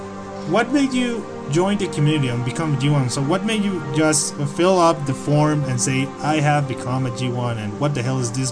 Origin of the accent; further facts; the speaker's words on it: New York, United States; and yeah, I was born over there. But in the meantime, I'm from New York.